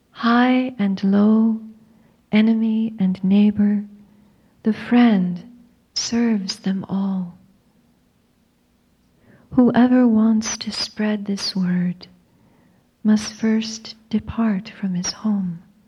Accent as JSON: {"language": "English", "region": "Florida", "country": "United States", "tie": "born or raised there", "said": "When I was a child growing up in Florida, in the summers we used to retreat to these mountains."}